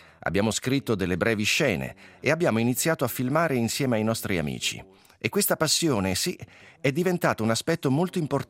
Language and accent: Italian; Aarberg, Bern, Switzerland; born there; Siamo nati ad Arberg, nel canton Berna. La città più vicina era Bien, dove c'era il Film Podium.